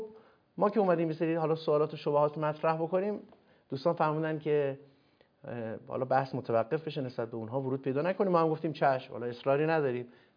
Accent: Iran; ما ایرانی هستیم دیگه، در ایران هم داریم زندگی میکنیم، ایران به دنیا اومدیم، آبا اجداد ما بودن

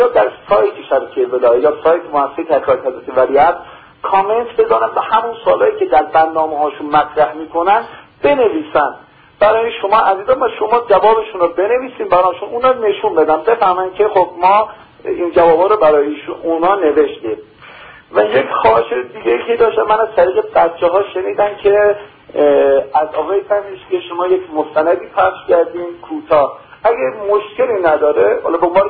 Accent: Tabriz, East Azerbaijan, Iran; ما تبریزی هستیم

